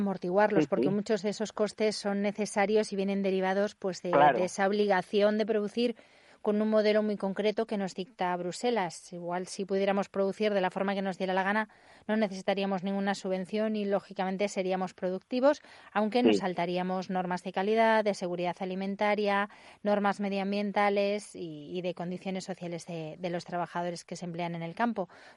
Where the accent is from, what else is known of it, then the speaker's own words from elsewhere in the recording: Region of Murcia, Spain; Pero una producción como la murciana, que es una agricultura de precisión, donde, bueno, pues somos la huerta de Europa, ¿no?